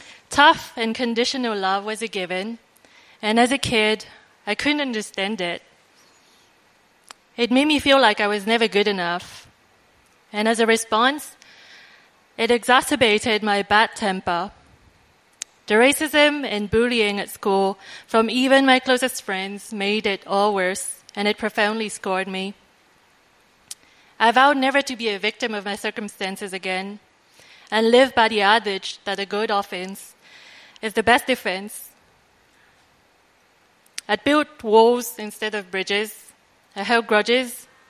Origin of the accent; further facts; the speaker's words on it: France; now in Hong Kong; I was born and raised in France and have been living in Hong Kong for a little bit more than 7 years now. I am new to Christianity